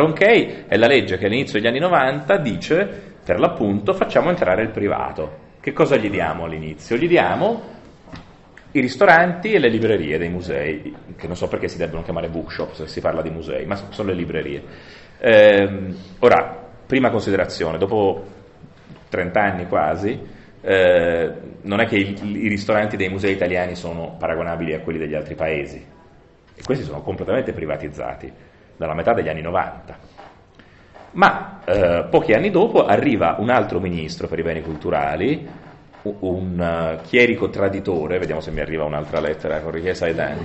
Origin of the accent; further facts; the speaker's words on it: Florence, Tuscany, Italy; non so se ve ne siete accorti, lo dico da fiorentino